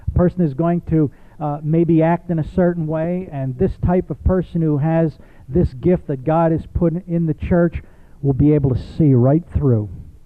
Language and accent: English; Northeast, United States; I remember in school I had a Greek professor growing up in the Northeast